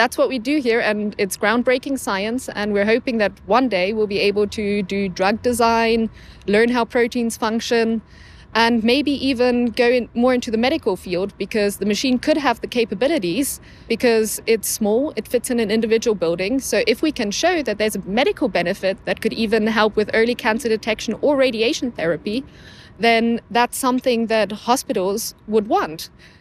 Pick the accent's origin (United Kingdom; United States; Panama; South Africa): South Africa; Because being from a British colony with a very bad reputation for apartheid and race segregation, I was worried and I was scared.